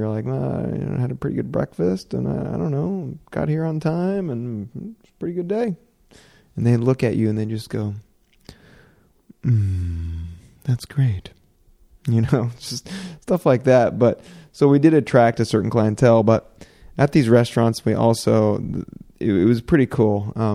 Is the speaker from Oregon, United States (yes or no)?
yes; Oregon, United States; I'm moving from Oregon, and I was born and raised in Oregon. Very white Oregon, not much diversity, especially on the Oregon coast, and even where I lived in other places.